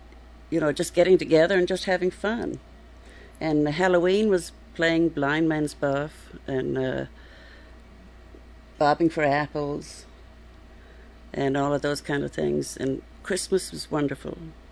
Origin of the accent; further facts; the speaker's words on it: Ireland; accent: Irish; moved away; some of our Irish accents and sayings. And so we tried to do that. So that definitely has affected my accent. I had a much stronger accent when I came. It does come back on St. Patrick's Day. Or when I'm around a bunch of Irish people, or when I'm talking to my family in Ireland.